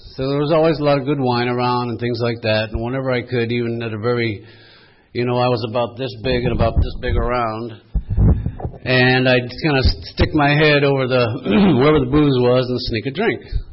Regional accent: Temecula, California, United States; actually I'm from Temecula.

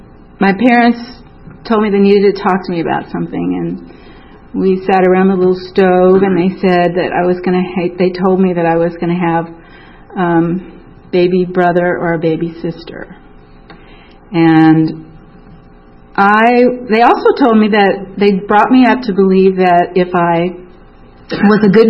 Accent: Alaska, United States; I was born in Alaska to parents who didn't think they could have children. And we lived on an island.

